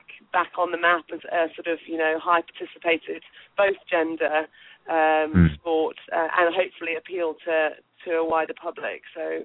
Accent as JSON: {"language": "English", "country": "Kenya", "tie": "born or raised there", "moved": "yes", "said": "I was brought up in Kenya, where I sort of first picked up a hockey stick, as you mentioned, at age 9."}